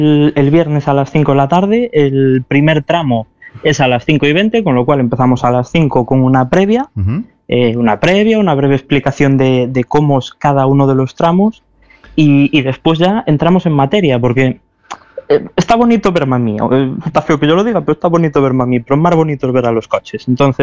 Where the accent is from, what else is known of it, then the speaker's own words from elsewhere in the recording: Ourense, Galicia, Spain; para los que somos de Ourense